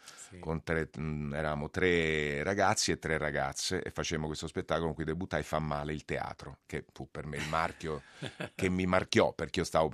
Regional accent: Rome, Lazio, Italy; io romano, ma insomma mi era abbastanza familiare questo, sì, napoletano.

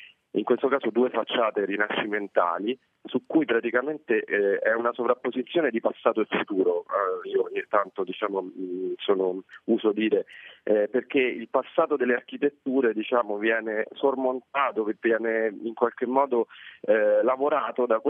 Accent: Rome, Lazio, Italy; Quindi è un percorso in qualche modo anche da cittadino, da romano, io lo dico.

